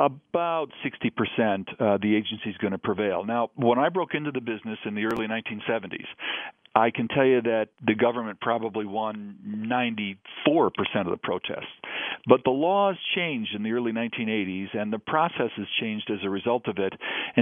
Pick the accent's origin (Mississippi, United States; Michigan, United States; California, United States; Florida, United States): Michigan, United States; Detroit; And Tom, I grew up in Detroit, and my dad and everybody I knew was either with the auto companies or selling to the auto companies.